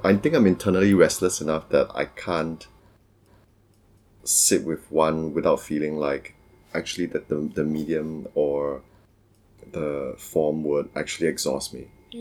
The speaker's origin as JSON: {"language": "English", "country": "Singapore", "lives_now": "Singapore / New York, United States", "said": "I'm from Singapore. I live between Singapore and New York now."}